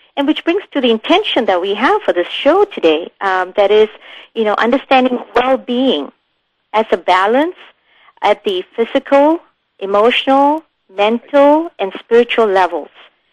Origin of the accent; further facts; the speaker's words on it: Singapore; My background is that I come from Asia, from Singapore. My parents are from Kerala. This is a place in India, a state in India